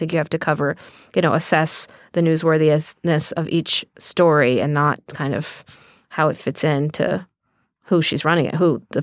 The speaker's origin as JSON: {"language": "English", "region": "Texas", "country": "United States", "tie": "born or raised there", "said": "when I was growing up in Texas, I really saw myself in Chelsea."}